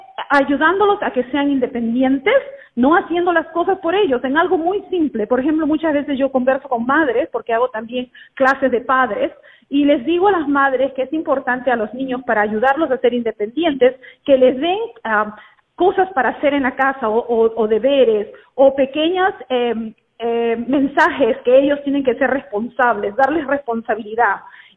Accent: Peru; porque yo soy peruana

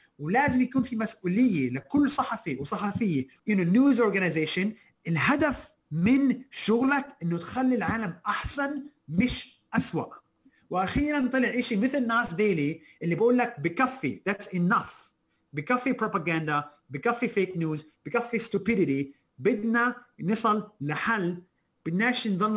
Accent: Palestine; also born or lived in Israel; أنا عشت بقلب إسرائيل كفلسطيني

